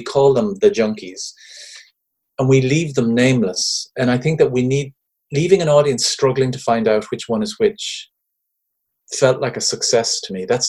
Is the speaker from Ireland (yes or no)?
yes; Ireland; I remember from my youth growing up being incredibly proud of being Irish and really mortified by it at the same time.